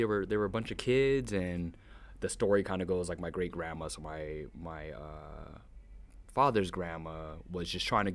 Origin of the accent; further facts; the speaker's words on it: Albuquerque, New Mexico, United States; born there; also born or lived in San Jose / Japan; I think sometimes people assume I'm born and raised in San Jose. And even though I'm really proud of that identity, I was actually born in Albuquerque.